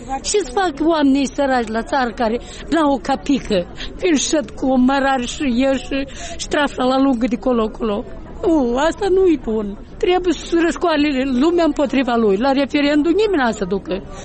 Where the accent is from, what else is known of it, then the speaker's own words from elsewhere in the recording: Moldova; De ce să felicit în limba rusă dacă noi suntem moldoveni?